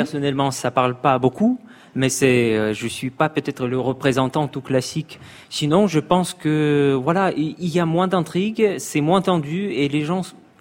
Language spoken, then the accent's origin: French; Moscow, Russia; born there; French is a second language; Je suis né à Moscou et j'ai aucun envie de quitter. J'adore notre ville.